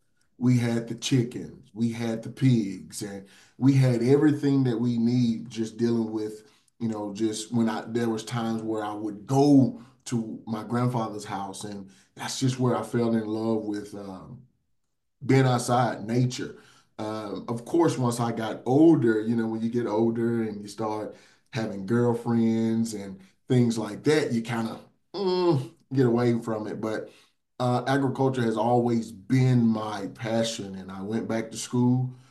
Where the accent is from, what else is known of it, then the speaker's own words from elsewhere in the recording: Ware, Mississippi, United States; So I grew up in Ware, Mississippi, very small town. It was a football town.